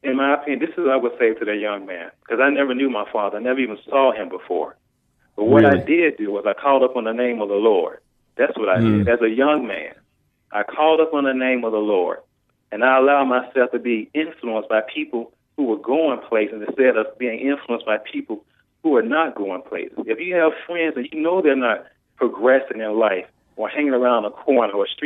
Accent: Mississippi, United States; Look, I grew up in Mississippi in the Delta.

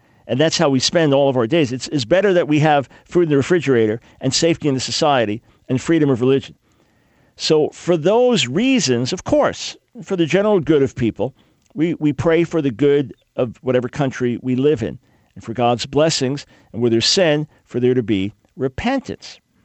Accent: United States; But I'm an American, so I'm still going to have a certain perspective.

